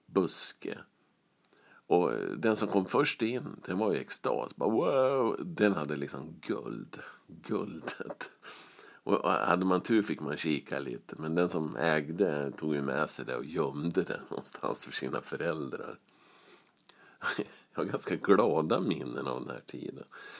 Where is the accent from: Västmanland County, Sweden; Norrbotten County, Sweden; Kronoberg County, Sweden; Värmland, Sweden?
Västmanland County, Sweden; Västerås; Jag växte upp där i Hammarby i Västerås.